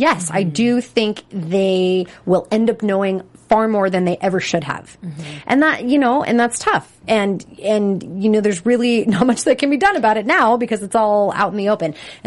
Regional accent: California, United States; Okay, so I'm from California. We do not have tornadoes here at all.

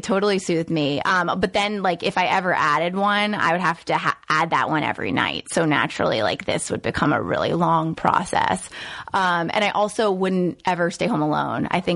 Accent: Norfolk, Virginia, United States; also born or lived in Brooklyn; I was born in Brooklyn, in Brooklyn. So then we moved down to Norfolk when I was, I think, two or three. And then from Norfolk up to Northern Virginia.

